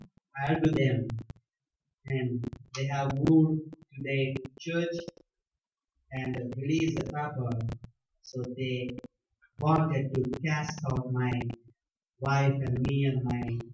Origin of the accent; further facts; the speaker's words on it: India; first language Telugu; English is a second language; I don't know English at the time. I'm a Telugu man. I'm a student from Telugu medium.